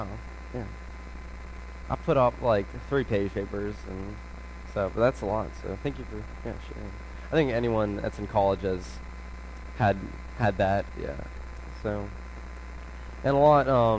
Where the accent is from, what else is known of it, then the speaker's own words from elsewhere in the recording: Virginia, United States; also born or lived in Denver / Florida / California; I was born in Denver, Colorado. I moved to Florida, moved to California, and then moved to Virginia when I was six.